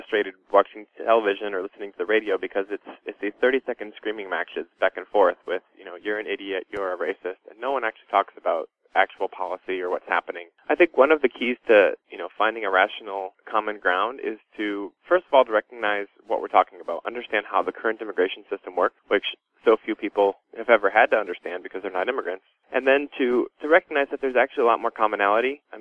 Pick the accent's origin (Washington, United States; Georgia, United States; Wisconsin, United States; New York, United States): Wisconsin, United States; And where I grew up in Wisconsin, you know, I'm sure there were immigrants around, but I didn't know any of those immigrants